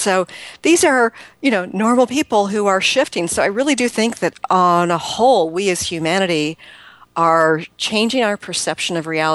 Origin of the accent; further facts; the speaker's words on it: Woodinville, Washington, United States; another workshop here at my hometown here in the Seattle area. It's Woodinville, Washington.